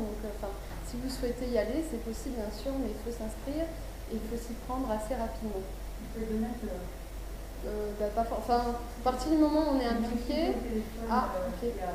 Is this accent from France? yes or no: yes; France; now in Canada; même si je ne suis pas québécoise du tout. Je suis française